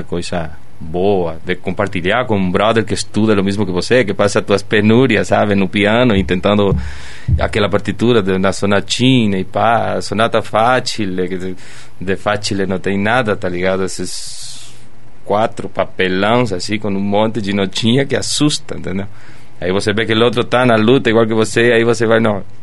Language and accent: Portuguese; Goya, Corrientes, Argentina; Portuguese is a second language; moved away as an adult; Eu sou nascido em Corrientes, daí eu morei até os 18 anos em Goya, que é a segunda cidade do estado, né?